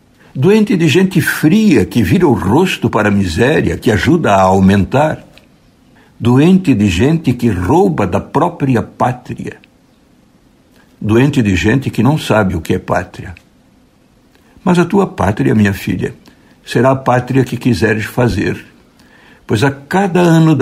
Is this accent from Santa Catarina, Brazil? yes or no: yes; Luiz Alves, Santa Catarina, Brazil; Volto à minha infância em Luiz Alves